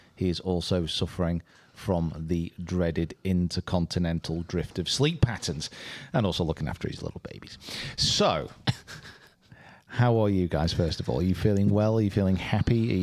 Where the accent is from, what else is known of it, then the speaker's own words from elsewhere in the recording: Preston, North West England, United Kingdom; Hey, listen, I'm from Preston. There's a lot I can do with drink.